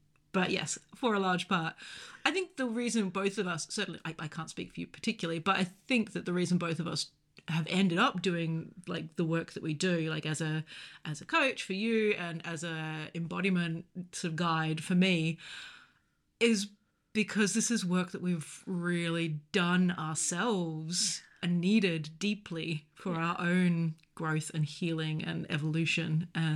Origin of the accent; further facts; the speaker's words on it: Australia; I think being an Australian, I am also more solar powered than I first suspected.